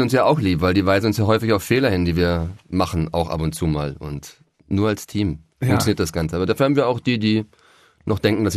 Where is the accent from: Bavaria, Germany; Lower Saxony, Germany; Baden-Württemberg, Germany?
Bavaria, Germany; Munich; So in der, so 18 bis 24 war ich in München, wo ich aufgewachsen bin und wo ich geboren bin.